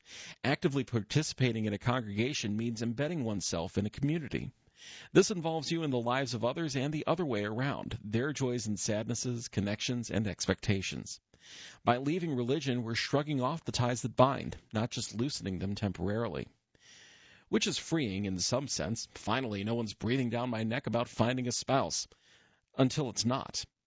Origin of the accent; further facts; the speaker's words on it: Canada; now in United States; I'm also an evangelical Christian, and I'm Canadian